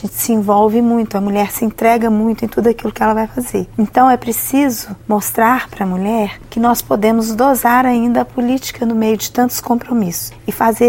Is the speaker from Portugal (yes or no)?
no; Conselheiro Pena, Minas Gerais, Brazil; Importante citar aqui na minha terra, Conselheiro Pena